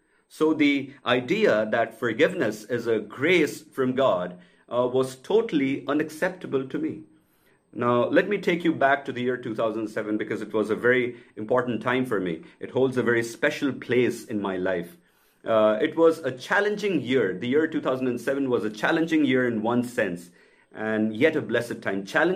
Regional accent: India; as you can make out from my accent, I'm an Indian. I was born to Hindu parents and grew up in out-and-out Hindu home where religion was always there in the environment.

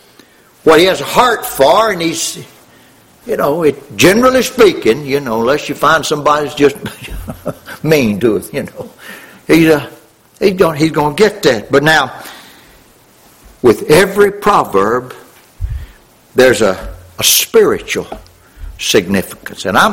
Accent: Louisiana, United States; We growing up in Louisiana, and we had hogs.

